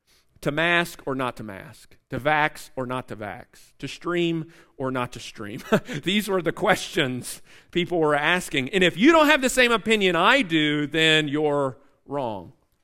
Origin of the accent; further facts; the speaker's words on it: United States; And yet, because I'm an American, I'd rather eat a cheeseburger I can't taste than a salad that I can.